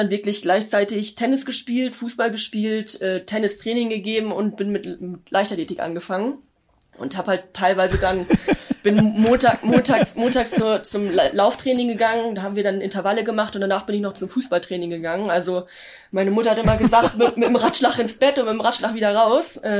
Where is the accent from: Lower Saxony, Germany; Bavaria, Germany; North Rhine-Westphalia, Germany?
Lower Saxony, Germany; Löningen; in einer normalen Turnhalle in Löning, in meiner Heimat